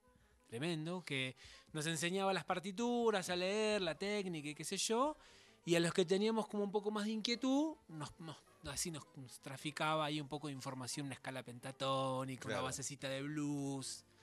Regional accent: Buenos Aires, Argentina; De Villa Pueyrredón, capital.

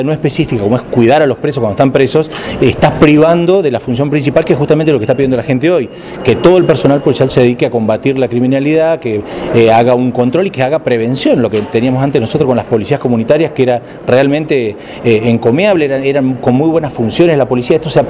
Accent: Esquel, Chubut, Argentina; por más que yo soy de Esquel

